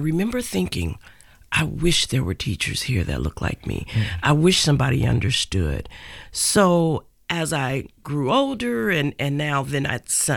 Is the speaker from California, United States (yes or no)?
no; Portland, Oregon, United States; I come from Portland. Mm-hmm. My whole life I've been here.